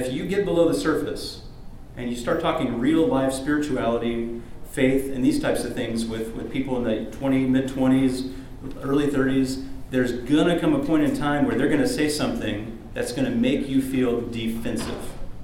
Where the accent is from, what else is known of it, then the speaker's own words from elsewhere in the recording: Bible Belt, United States; I know we're not quite in the Bible Belt here in Florida, but I grew up in the Bible Belt